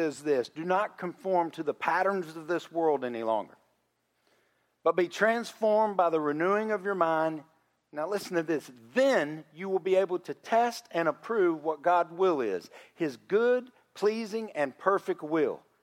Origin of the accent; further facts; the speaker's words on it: Texas, United States; Even worse, I grew up in Texas. We wear jeans and boots, as I see many of you do.